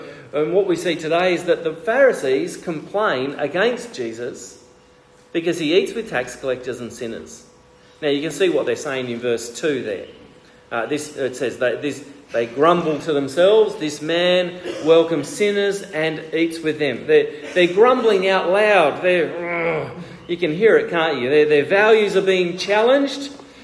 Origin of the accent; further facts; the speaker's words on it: Australia; also born or lived in Ecuador; I know, because in Ecuador, my values as an Australian were being smashed all the time.